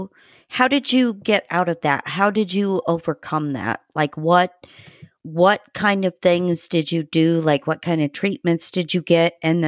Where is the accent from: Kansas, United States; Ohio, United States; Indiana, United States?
Indiana, United States; But, you know, I grew up in Indiana, and I was actually literally 4 hours from where you grew up.